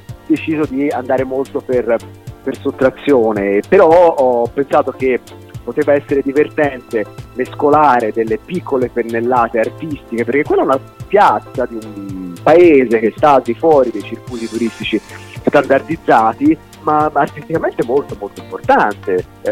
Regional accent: Florence, Tuscany, Italy; Io sono nato e cresciuto a Firenze, quindi non tanto lontano, ma in una realtà sostanzialmente diversa.

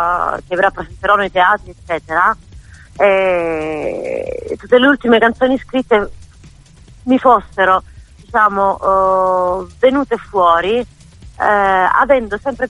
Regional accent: Apulia, Italy; now in Florence, Italy; ho vissuto molto più tempo a Firenze che in Puglia, che è la mia terra d'origine. È chiaro, la Puglia ce l'ho nel cuore, ma quando io dico torno a casa è torno a Firenze, no?

